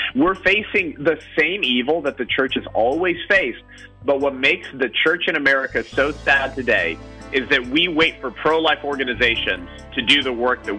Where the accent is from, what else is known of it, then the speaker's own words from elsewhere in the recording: California, United States; So I was raised in Los Angeles County. Actually been in Southern California my whole life until a couple years ago. We just moved the family closer to in-laws.